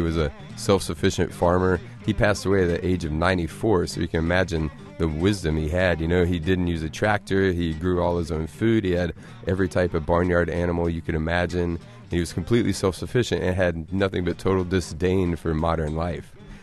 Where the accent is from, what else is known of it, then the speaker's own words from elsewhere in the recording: Mississippi, United States; You know, that we grew up in Mississippi, up not far from Memphis